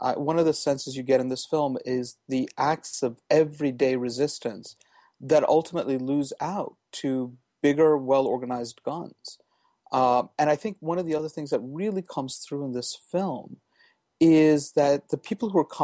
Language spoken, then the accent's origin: English; United States; And it really, as an American, it reminded me of the scene in Bambi where Bambi's mother gets shot.